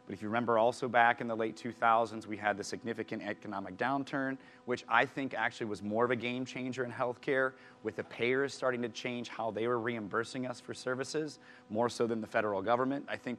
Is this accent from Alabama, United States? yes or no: no; Wisconsin, United States; And it's unfortunate Michael left, because I wanted to tell him I'm also from Wisconsin.